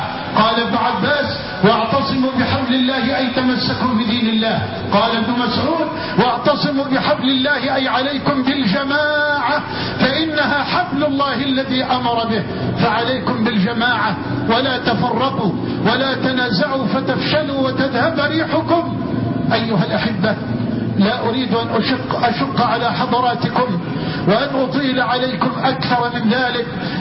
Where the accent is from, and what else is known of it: Egypt